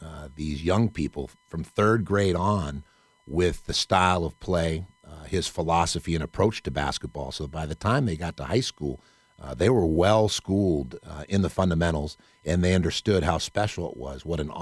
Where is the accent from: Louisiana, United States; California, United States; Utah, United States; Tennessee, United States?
California, United States; But also growing up in Marin was a wonderful experience.